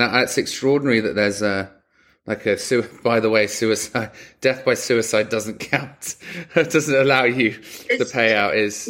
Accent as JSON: {"language": "English", "region": "London", "country": "United Kingdom", "accent": "London", "lives_now": "Los Angeles, United States", "said": "I'm in LA with my London accent."}